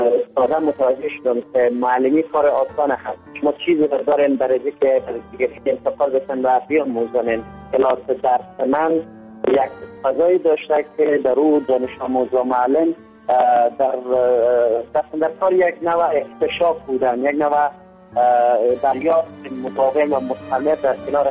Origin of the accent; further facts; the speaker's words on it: Kabul, Afghanistan; born there; من در سال 48 در کابل دنیا آمدم، در منطقه به نام فاضل بیگ نزدیک قرقه.